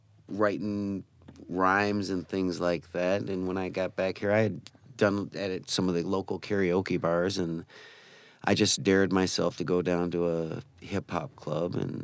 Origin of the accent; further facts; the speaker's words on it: Taylor, Michigan, United States; also born or lived in Detroit; now in Nebraska, United States; I was born in Detroit and grew up in Taylor.